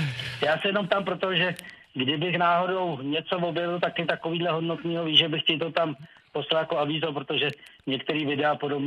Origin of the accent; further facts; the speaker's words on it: Děčín, Ústí nad Labem Region, Czechia; born there; já přímo z okna koukám na celý to panoráma děčínskýho to, a narodil jsem se v Děčíně, tak jsem v podstatě v Děčína.